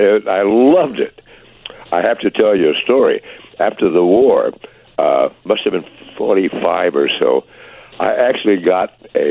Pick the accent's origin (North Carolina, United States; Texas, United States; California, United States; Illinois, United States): Illinois, United States; And I'm from Illinois.